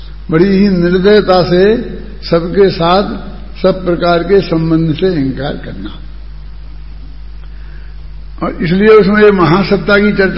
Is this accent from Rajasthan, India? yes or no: yes; Rajasthan, India; हम राजस्थानी हैं और भारतीय भी हैं